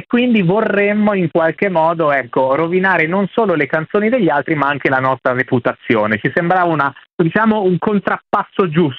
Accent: Gubbio, Umbria, Italy; Sud di tutti, vengo da Gubbio, esattamente.

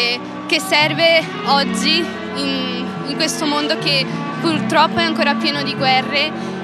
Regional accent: Salò, Lombardy, Italy; siamo di Salò e frequentiamo il liceo Enrico Fermi di Salò

